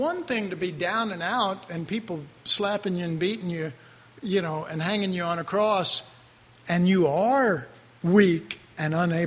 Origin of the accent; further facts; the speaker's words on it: Dallas, Texas, United States; I mean, I grew up in Oak Cliff, folks. Oak Cliff is evil.